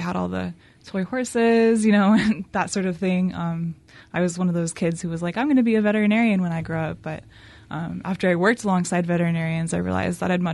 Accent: Colorado, United States; now in Dallas, United States; I'm actually a Colorado native.

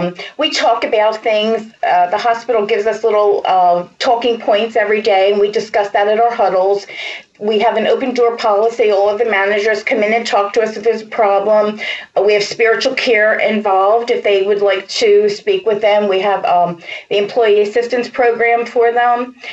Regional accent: Philadelphia, Pennsylvania, United States; accent: Eastern; I'm from Pennsylvania.

